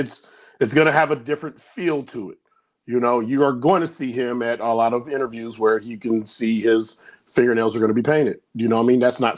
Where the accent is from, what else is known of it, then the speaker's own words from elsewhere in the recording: California, United States; Listen, I'm from California too.